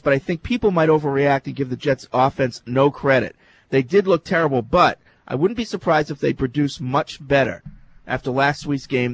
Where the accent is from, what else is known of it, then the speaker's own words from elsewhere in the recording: Scotland, United Kingdom; I know it's a random thought, but hey, I'm Scottish, and so what do I know?